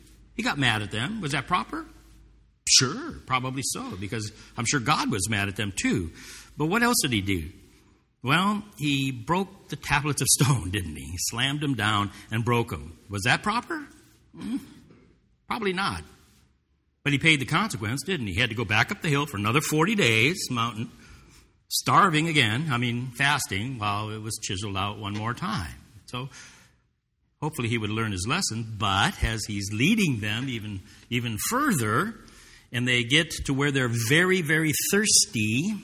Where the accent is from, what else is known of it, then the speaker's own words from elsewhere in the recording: Ireland; I'm Irish. I'm supposed to be angry by nature, right?